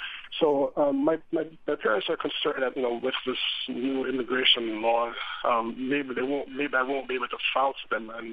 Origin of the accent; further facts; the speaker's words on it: Jamaica; now in Houston, United States; Basically, I'm from Jamaica. Well, I was born in Jamaica, but I'm a naturalized U.S. citizen.